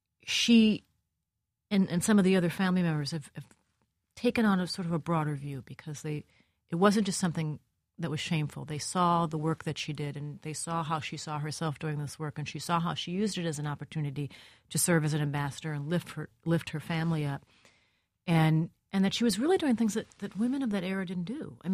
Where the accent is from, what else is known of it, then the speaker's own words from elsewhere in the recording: Minnesota, United States; Yeah, we were very Minnesotan in that sense. I grew up in Minnesota.